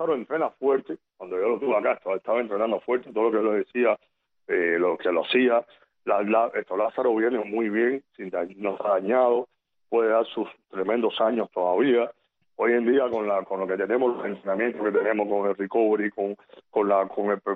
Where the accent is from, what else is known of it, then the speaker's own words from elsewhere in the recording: Cuba; como buen cubano